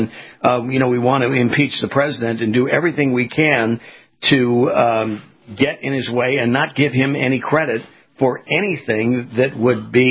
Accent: California, United States; moved away; I mean, I was from California, Justin. I moved out of there 4 years ago and lived in Huntington Beach, which was a very red state area where Dana Rohrabacher was.

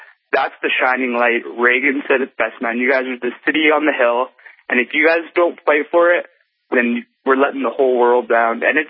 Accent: Canada; I'm from Canada. I live in Victoria. I can see Port Angeles, Washington from my balcony. And I'm a bleeding heart Canadian for your country.

